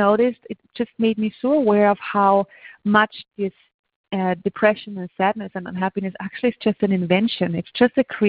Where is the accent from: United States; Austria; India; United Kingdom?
Austria; I grew up in Austria, so I know how you know, the German-speaking countries can be like